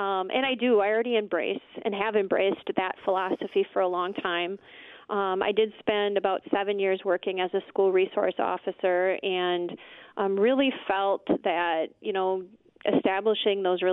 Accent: Appleton, Wisconsin, United States; I grew up in Appleton, was born and raised here

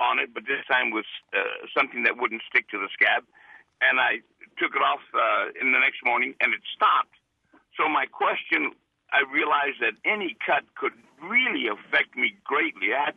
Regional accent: El Paso, Texas, United States; I'm from El Paso, about 600 miles away

